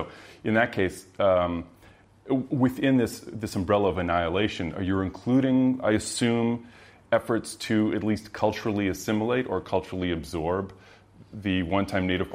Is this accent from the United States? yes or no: no; Canada; So, for instance, so I'm Canadian